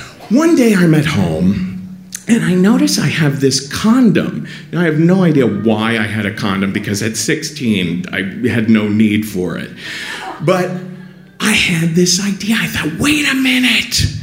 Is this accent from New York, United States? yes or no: no; Cincinnati, Ohio, United States; born or raised there